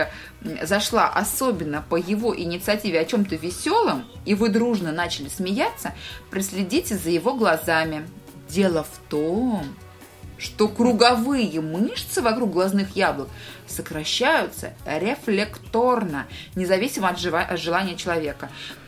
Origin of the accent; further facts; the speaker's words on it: Kolomna, Moscow Oblast, Russia; в моем родном городе, в Коломне